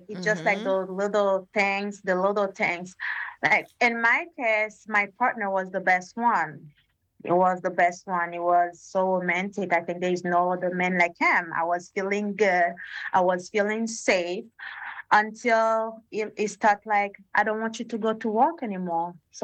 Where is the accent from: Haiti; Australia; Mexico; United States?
Haiti; I'm originally from Haiti, and in 2020 I went over there.